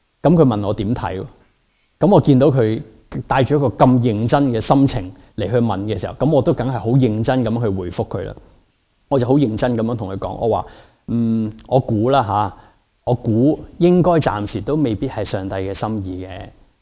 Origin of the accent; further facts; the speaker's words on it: Guangdong, China; 可能有时候这种平安呢，不过是我们中国人广东人那种呢